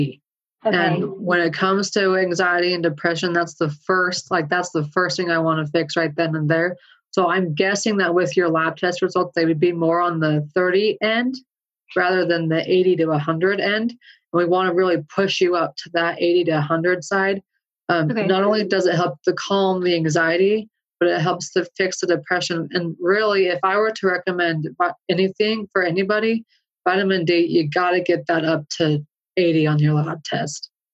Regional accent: Utah, United States; accent: Hicktown drawl; I'm like, no, I'm just from Hicktown, Utah. Got this Hicktown drawl.

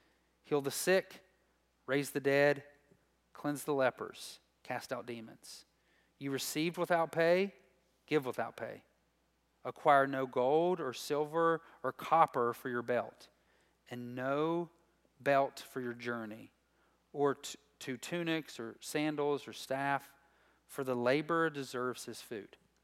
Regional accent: Princeton, West Virginia, United States; And I grew up in Princeton, West Virginia, God's country, and I attended Lily Grove Baptist Church.

